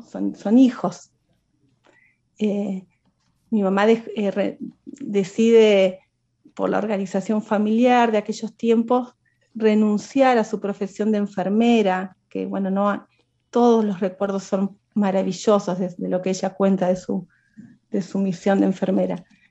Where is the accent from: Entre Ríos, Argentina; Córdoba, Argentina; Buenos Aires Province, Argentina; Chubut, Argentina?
Entre Ríos, Argentina; Paraná; nací en Paraná, bueno, en la provincia de Entre Ríos. Bueno, nací, tengo 38 años, así que bueno, muy pronto va a cumplir 39. Y bueno, siempre he vivido en Paraná